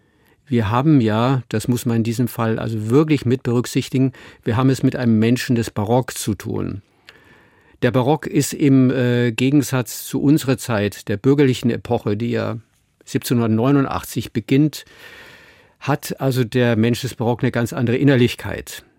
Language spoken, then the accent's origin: German; Munich, Bavaria, Germany; Im Süden, da wo ich herkomme, aus München